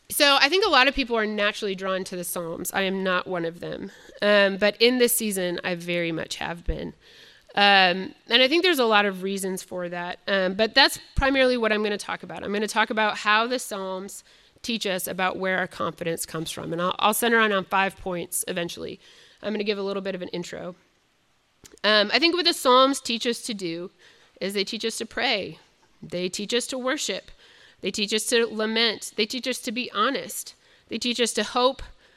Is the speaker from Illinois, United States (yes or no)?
yes; Illinois, United States; I'm originally not from Kentucky. I'm from Northern Illinois. When I graduated from college, both my parents moved to Kentucky